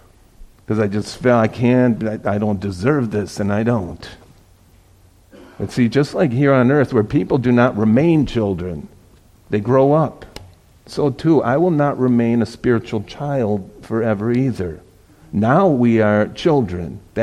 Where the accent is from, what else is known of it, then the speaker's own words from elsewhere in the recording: Wisconsin, United States; moved away as an adult; my wife and I were living in Southern California. We're from Wisconsin, but I was out there playing in heavy metal bands